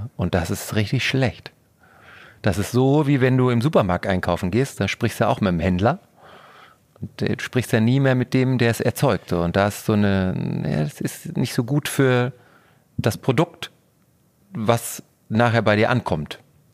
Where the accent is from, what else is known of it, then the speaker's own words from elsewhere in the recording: North Rhine-Westphalia, Germany; ich komme ja aus Ostwestfalen, sehr katholisch.